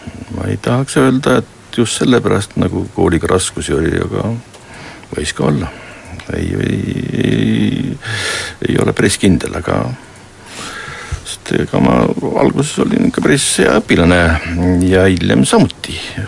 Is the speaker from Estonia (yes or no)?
yes; Southeast Estonia, Estonia; ma olen Eestist ja et ma olen ka sealt Kagu-Eestist.